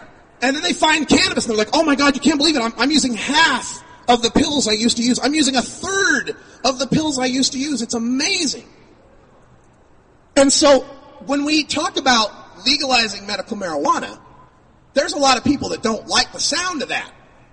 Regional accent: Idaho, United States; I grew up in Idaho, man. And so I know Republican red state, you know, Christian conservative kind of stuff.

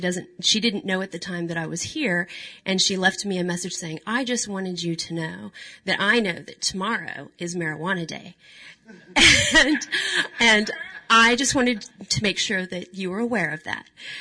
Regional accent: Tulsa, Oklahoma, United States; also born or lived in Fort Smith, Arkansas; I was born in Fort Smith, Arkansas. I was raised in Tulsa, Oklahoma. I went to a public high school.

